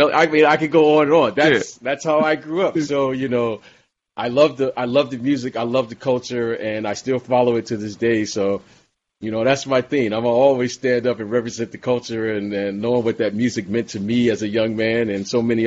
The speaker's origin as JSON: {"language": "English", "town": "Detroit", "region": "Michigan", "country": "United States", "tie": "born or raised there", "said": "I grew up in Detroit and I'm a huge music fan and, in particular hip hop."}